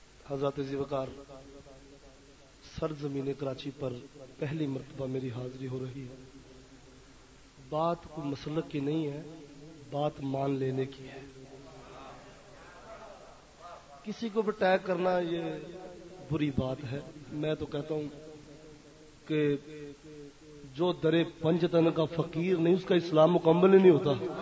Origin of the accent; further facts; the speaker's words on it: Punjab, Pakistan; ہم پنجاب کے رہنے والے ہیں